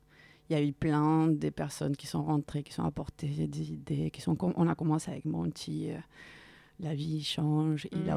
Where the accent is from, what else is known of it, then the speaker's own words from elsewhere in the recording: Barcelona, Catalonia, Spain; born there; French is a second language; also born or lived in Cádiz / Brazil; Je suis née à Barcelone et je venais à ce moment-là, j'ai fait mes études à Cadix, c'est le sud de l'Espagne.